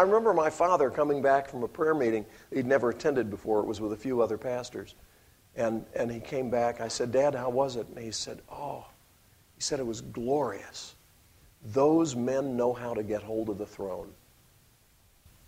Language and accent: English; Montreat, North Carolina, United States; the church where I grew up in Montreat, North Carolina